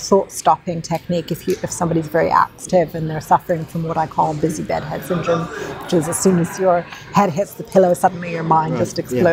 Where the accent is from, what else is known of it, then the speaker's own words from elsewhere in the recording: India; I grew up in India.